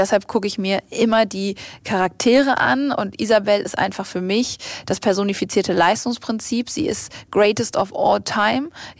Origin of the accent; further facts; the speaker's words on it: Hamburg, Germany; Nun komme ich aus Hamburg